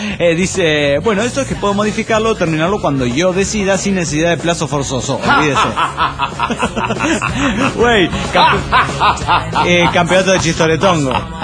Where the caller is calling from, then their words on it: Quito, Pichincha, Ecuador; de Quito, Ecuador.